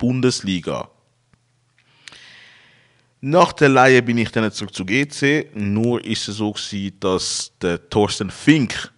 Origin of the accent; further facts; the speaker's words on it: Lucerne, Switzerland; born there; Ich bin gebürtiger Luzerner, aber Doppelbürger. Ich bin halb Schweizer und halb Kongoles. Ich bin 35